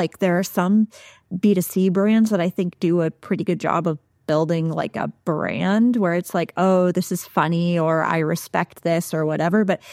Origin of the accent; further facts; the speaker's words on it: California, United States; I grew up in Southern California.